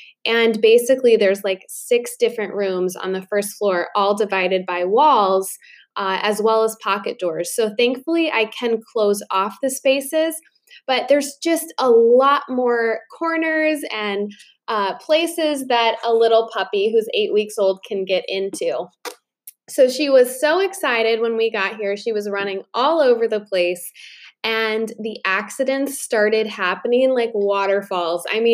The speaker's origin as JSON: {"language": "English", "region": "Indiana", "country": "United States", "said": "And we're actually originally from Indiana. That's technically where we would call home and where all of our family is."}